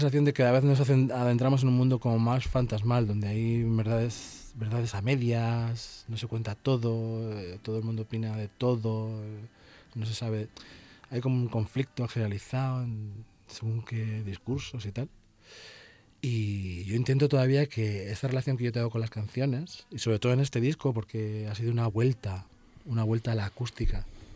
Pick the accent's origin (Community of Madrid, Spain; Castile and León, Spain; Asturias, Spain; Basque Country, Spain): Community of Madrid, Spain; Alcorcón; yo soy de Alcorcón, he crecido en Madrid